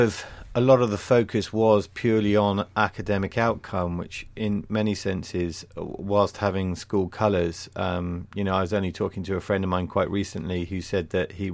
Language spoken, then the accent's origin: English; Sherborne, South West England, United Kingdom; I'm a local lad, yes. I was born in the Yetman in Sherborne. So family are based in Bradford Abbas, just between Yeovil and Sherborne.